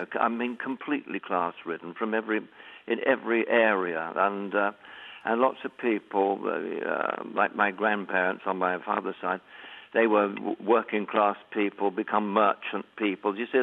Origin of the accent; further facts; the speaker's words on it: New Zealand; now in United Kingdom; I was brought up in New Zealand in what I would describe as a middle classless society.